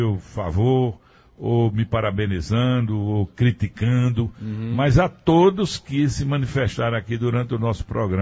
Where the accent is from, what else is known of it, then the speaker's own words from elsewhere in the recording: Afogados da Ingazeira, Pernambuco, Brazil; A minha atitude em detrimento do povo da minha terra, não. Eu vou procurar ser justo com a minha consciência e ser justo, entendeu, em função do povo de Afogado da Engadeira.